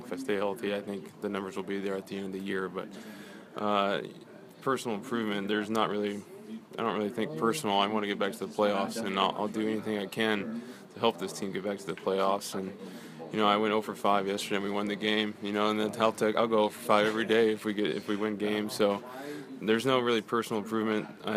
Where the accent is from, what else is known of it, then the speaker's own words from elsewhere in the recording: California, United States; I did not, because I grew up in California.